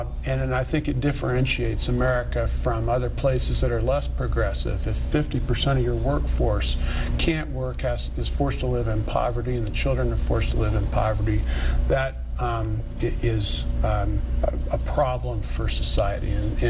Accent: United States; it is important to me personally, as an American, that the society in which we live here is progressive

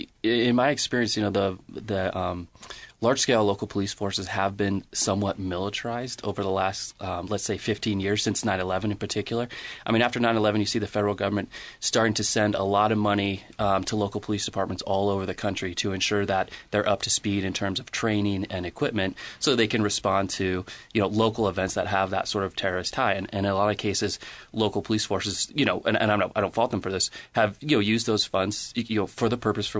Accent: California, United States; Yeah, I mean, I grew up in Napa Valley, and so, I mean, I'm familiar with this area

